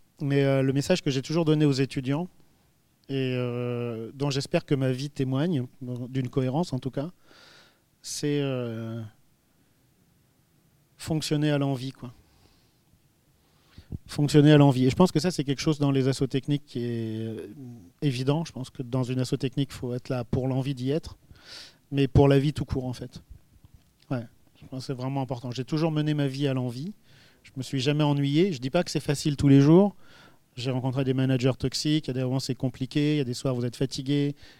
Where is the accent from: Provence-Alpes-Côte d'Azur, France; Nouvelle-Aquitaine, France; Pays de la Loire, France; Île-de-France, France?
Île-de-France, France; Paris; c'est la raison pour laquelle je suis un vrai Parisien